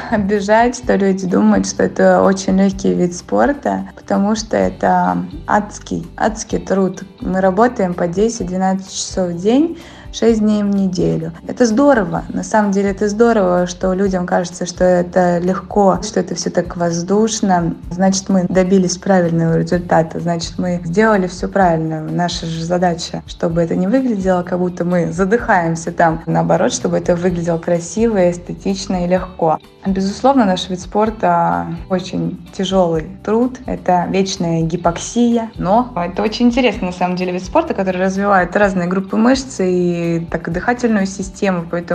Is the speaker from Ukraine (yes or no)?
no; Leningrad Oblast, Russia; born there; горжусь тем, что я родилась в Ленинградской области.